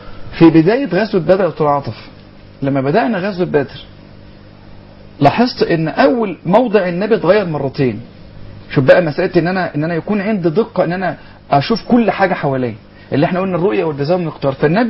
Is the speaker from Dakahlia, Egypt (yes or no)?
yes; Sandoub, Dakahlia, Egypt; النهارده عندنا احنا في قريتنا احنا حته اسمها سندوب